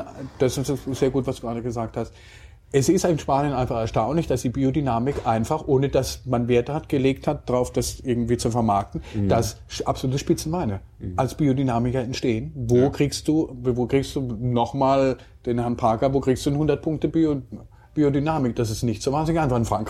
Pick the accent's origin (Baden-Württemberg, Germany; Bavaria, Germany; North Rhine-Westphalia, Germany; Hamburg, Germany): Baden-Württemberg, Germany; Karlsruhe; ich bin ja aus Süddeutschland, also eigentlich bin ich Karlsruher.